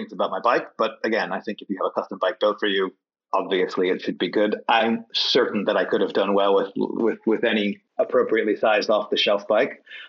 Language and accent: English; Washington, District of Columbia, United States; I mean, I'm from Washington, D.C., and I've done a lot of rides around there, shorter ones.